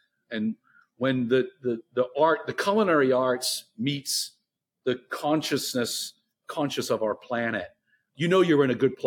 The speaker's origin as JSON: {"language": "English", "region": "Maine", "country": "United States", "tie": "born or raised there", "said": "So growing up in Maine, my dad used to chew dulse like a lot of older cats used to do."}